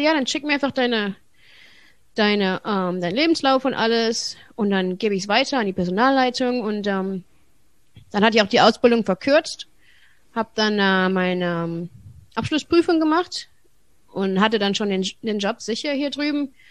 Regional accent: Wuppertal, North Rhine-Westphalia, Germany; moved away as an adult; now in United States; Ich bin geboren und aufgewachsen in Wuppertal, bis ich 21 war.

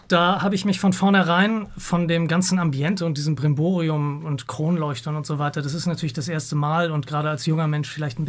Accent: Hamburg, Germany; Hier in Hamburg.

